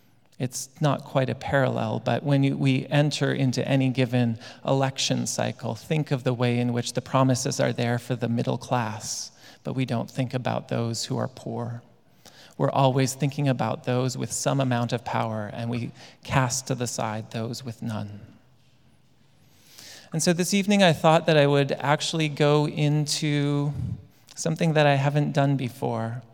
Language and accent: English; Cambridge, Ontario, Canada; I can remember one summer in my hometown going out onto the streets of Cambridge, Ontario as part of our mission to tell people about the love of God.